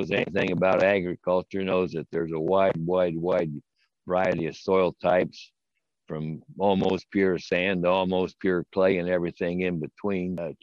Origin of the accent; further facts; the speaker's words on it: Lafayette, United States; I grew up here in Lafayette, started working for Holderman Farm Management Service back in February of 58